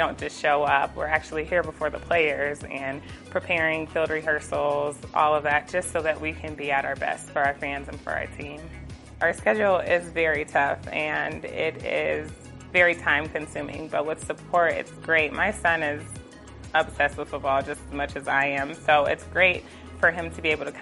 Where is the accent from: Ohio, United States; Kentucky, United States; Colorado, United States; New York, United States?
Colorado, United States; Denver; I'm from Denver, Colorado. This is my second season on the team.